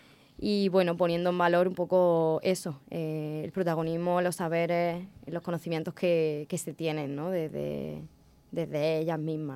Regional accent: Pechina, Andalusia, Spain; Yo soy de Almería, de Pechina.

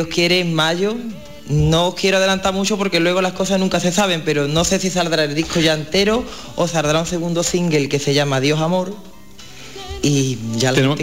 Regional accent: La Luisiana, Andalusia, Spain; also born or lived in Campillo; yo soy mitad de Campillo y mitad de la Luisiana, porque mi madre es campiñeza y mi padre de aquí, lucianero.

